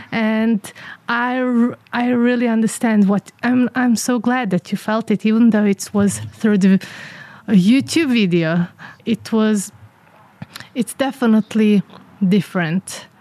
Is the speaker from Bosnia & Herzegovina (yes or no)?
yes; Bosnia & Herzegovina; English is a second language; And here I am from Bosnia.